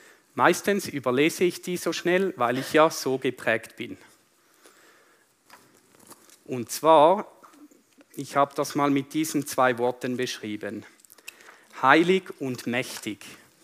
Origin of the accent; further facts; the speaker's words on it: Switzerland; Und zwar, ich bin Schweizer und somit guter Demokrat.